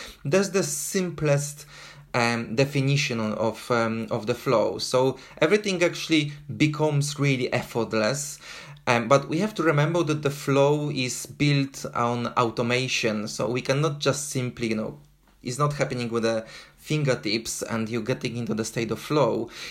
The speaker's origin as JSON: {"language": "English", "country": "Poland", "moved": "yes", "lives_now": "London, United Kingdom", "said": "originally I'm from Poland. I live for the past 21 years in London"}